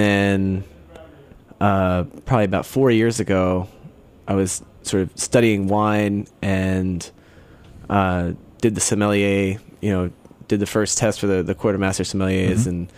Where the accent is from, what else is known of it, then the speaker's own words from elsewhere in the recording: Philadelphia, Pennsylvania, United States; now in North Carolina, United States; I grew up in Philadelphia.